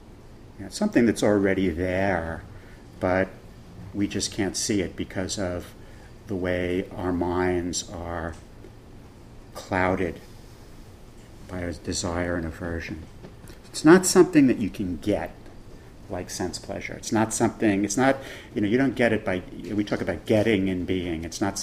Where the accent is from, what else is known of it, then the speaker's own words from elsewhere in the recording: New York, United States; You know, I'm a meditator. You know, I'm a New Yorker.